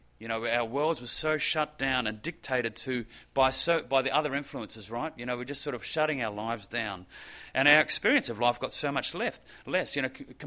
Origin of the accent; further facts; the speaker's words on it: New Zealand; growing up in New Zealand where we went to school in bare feet.